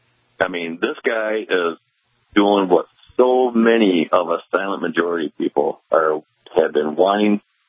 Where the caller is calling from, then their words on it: Jackson, Michigan, United States; Jackson, Michigan, the home birthplace of the Republican Party.